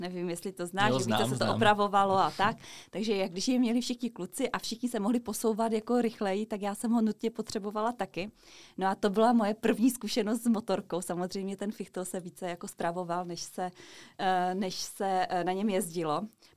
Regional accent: Rychvald, Moravian-Silesian Region, Czechia; já jsem z Rychvaldu, pokud nikdo neví, kdo to je, tak je to taková vesnice u Karviné. nebo jako město, všem Rychvaďákům se omlouvám, město, obec. No a je to jako 15 kilometrů od Ostravy

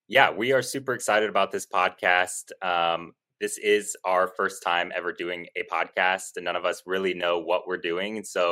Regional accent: Chicago, Illinois, United States; I work in corporate sales. I'm from Chicago, Illinois.

